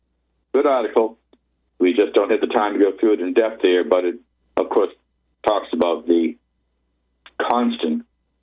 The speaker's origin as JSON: {"language": "English", "region": "Massachusetts", "country": "United States", "tie": "born or raised there", "said": "I often speak of folks in Massachusetts, my home state."}